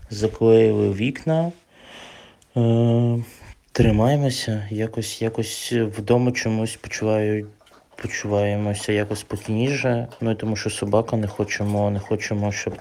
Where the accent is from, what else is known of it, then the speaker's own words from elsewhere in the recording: Kyiv, Ukraine; я з Києва, живу на Нивках